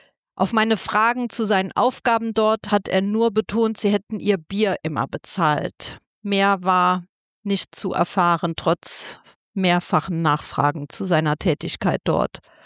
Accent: Saarland, Germany; ich komme aus dem Nordsaarland

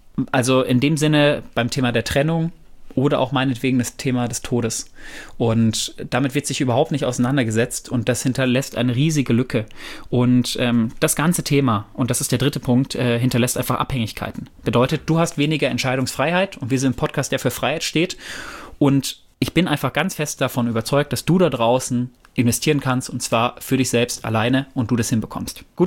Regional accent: Bochum, North Rhine-Westphalia, Germany; born there; ich bin in Bochum geboren worden, im Ruhrgebiet, wo die Kohle tief im Westen.

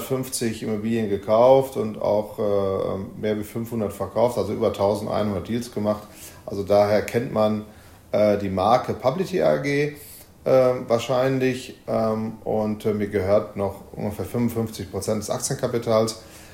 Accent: Essen, North Rhine-Westphalia, Germany; Ich war der Erste, der die Autoaufbereitung mal gemacht hat im Ruhrgebiet, in meiner Heimatstadt Essen

